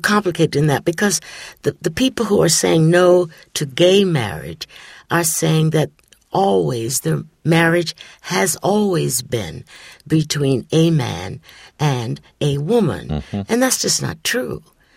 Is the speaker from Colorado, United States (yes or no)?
no; Lorain, Ohio, United States; in my hometown of Lorain, Ohio, there was a couple of women, black women, who lived together